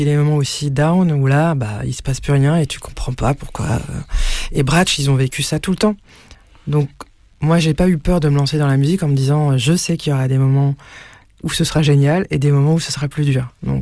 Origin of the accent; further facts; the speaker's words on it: France; born there; j'ai mon identité en tant que française déjà. Née en France, mais aussi d'origine. Mon père est moitié arménien, moitié italien. Ma mère est née à Tunis.